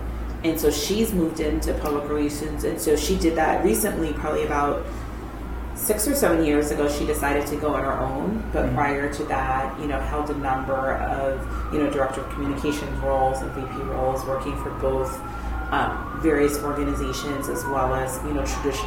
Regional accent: Washington, District of Columbia, United States; when I was 6 weeks old, I moved to D.C. And so I grew up in Washington.

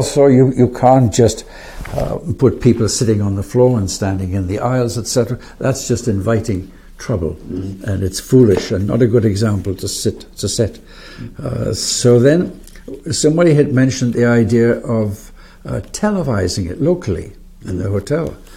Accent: Canada; I said, because, madam, I am a Canadian and I am free to telephone any hotel that I wish in this country or in any other.

